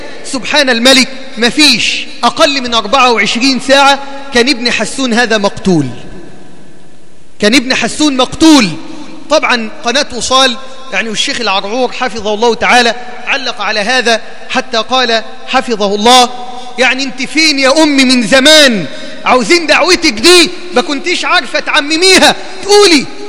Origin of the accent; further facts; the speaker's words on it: Egypt; كما عندنا في مصر وكما في بقية دول العالم